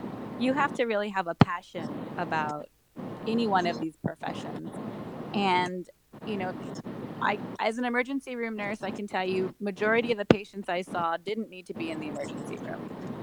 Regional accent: Albuquerque, New Mexico, United States; So I love New Mexico. I'm from Albuquerque, but I don't want to go live in a small, city in New Mexico.

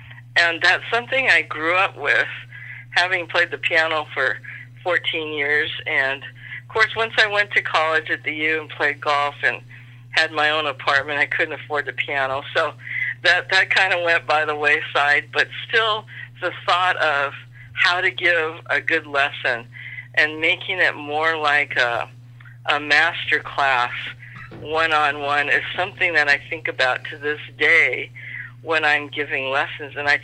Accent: Seattle, Washington, United States; No, I was raised in Seattle, born in Seattle.

